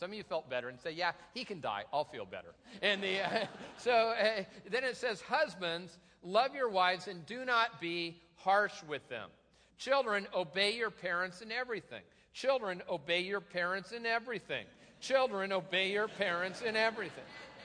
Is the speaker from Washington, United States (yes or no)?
yes; Tacoma, Washington, United States; Well, if it ever comes to the Northwest, I'm sure my hometown, Tacoma, will get the first one.